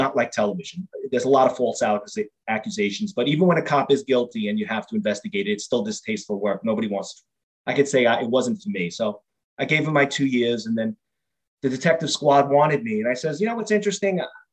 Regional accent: New York City, New York, United States; Yes, I grew up in Queens, New York. There was five of us.

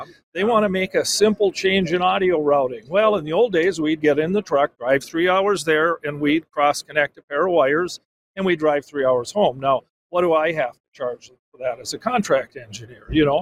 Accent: Fauston, Minnesota, United States; We're headquartered up in northern Minnesota in a small town, my hometown of Fauston.

